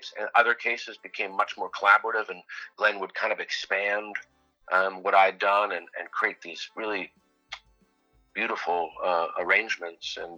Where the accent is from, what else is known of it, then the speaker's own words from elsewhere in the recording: Winnipeg, Manitoba, Canada; it's about my growing up in Winnipeg and the Charleswood neighborhood